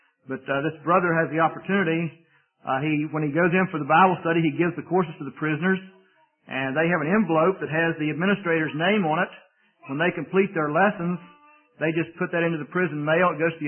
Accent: West Virginia, United States; We were last weekend in my hometown in West Virginia

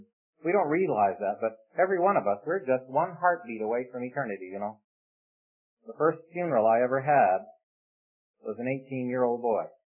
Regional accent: St. Catharines, Ontario, Canada; My hometown is St. Catharines, Ontario. That's up in Canada, about 12 miles from Niagara Falls.

